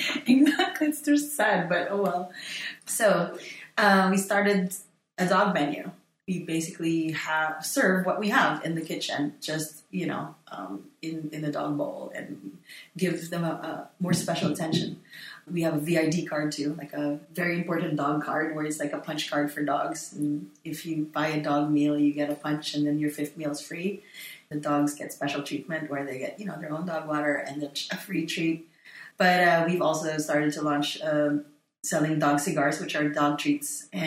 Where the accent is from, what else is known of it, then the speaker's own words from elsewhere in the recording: Philippines; we grew up together in the Philippines